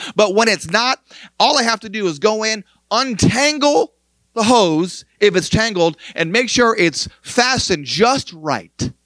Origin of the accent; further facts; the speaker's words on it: New York, United States; The guy was from Philadelphia and I was from New York